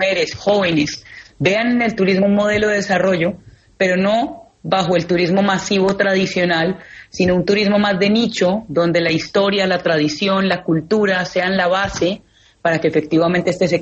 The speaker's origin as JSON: {"language": "Spanish", "town": "Bucaramanga", "region": "Santander", "country": "Colombia", "said": "100% santandereana, así es."}